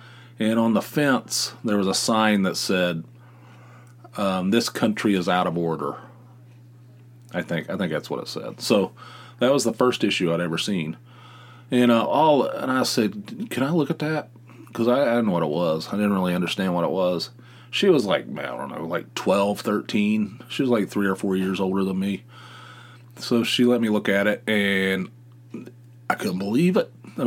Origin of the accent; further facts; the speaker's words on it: Dunbar, West Virginia, United States; I grew up in Dunbar, West Virginia, Dunbar, even inside Dunbar, and it was like population 10,000 somewhere in that neighborhood.